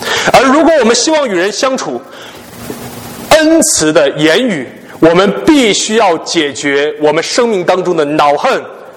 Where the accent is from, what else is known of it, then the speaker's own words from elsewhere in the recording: China; 我们中国人称他为生闷气。